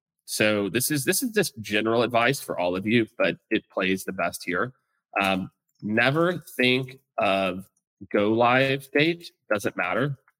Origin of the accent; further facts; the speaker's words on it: Missouri, United States; now in Texas, United States; because I live in Texas now, so I say y'all. Even though I grew up in Missouri, we didn't really say y'all there.